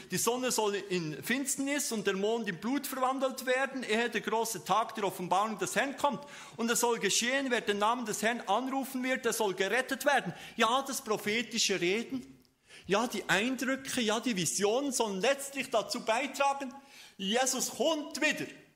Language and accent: German; Switzerland